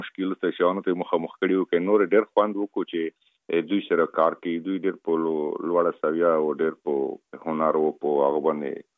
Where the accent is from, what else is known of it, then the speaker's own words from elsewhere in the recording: Afghanistan; خلک خبر دي چې موږ افغان یم او په بالیوډ کې کوم فلمو کې کار کوم